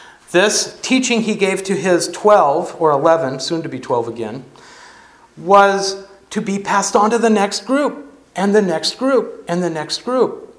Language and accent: English; California, United States; And they thought I was a hippie lapsed Christian from California because I came from California.